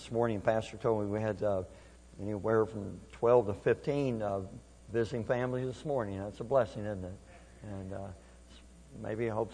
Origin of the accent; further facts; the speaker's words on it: Kentucky, United States; also born or lived in Missouri; I was born in Missouri and I grew up in Kentucky. And I know what hillbillies are. And I know what hillbilly music is.